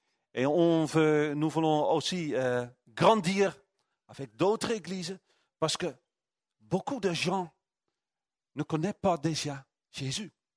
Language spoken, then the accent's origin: French; Netherlands; French is a second language; Chez nous, en Hollande, chaque match, nous étions habillés en orange et enchaînés à la télé, très nerveux.